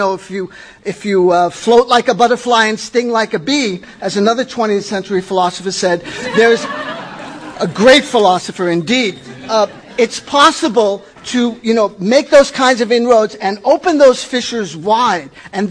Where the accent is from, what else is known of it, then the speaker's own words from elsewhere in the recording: New York City, New York, United States; accent: New York; and I'll speak really fast because I'm from New York City. If you can pick it up from my accent